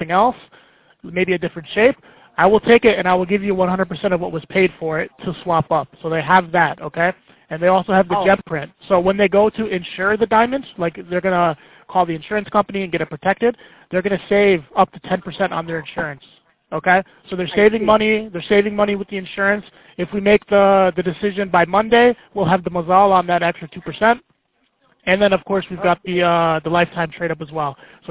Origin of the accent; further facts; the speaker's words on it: New York, United States; I'm a New Yorker. I grew up upstate, but I'm a New Yorker too.